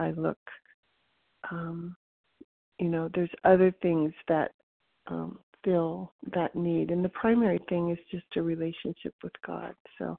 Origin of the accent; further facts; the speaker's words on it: California, United States; from California.